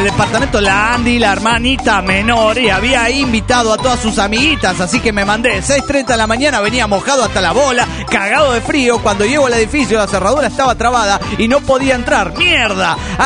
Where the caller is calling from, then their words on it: León, Guanajuato, Mexico; de León, México.